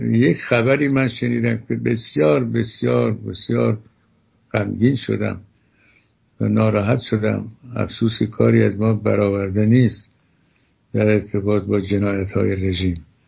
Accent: Iran; ما همه ایرانی هستیم، زاده این سرزمین و اجداد ما هم چنین بوده

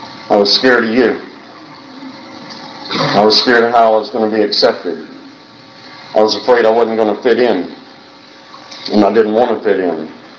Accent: Baltimore, Maryland, United States; You don't understand where I grew up. I grew up on the other side of the tracks. I grew up in South Baltimore.

